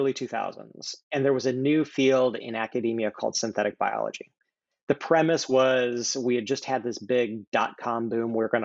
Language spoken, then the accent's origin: English; Wyoming, United States; I grew up in Wyoming and had grandparents in Michigan.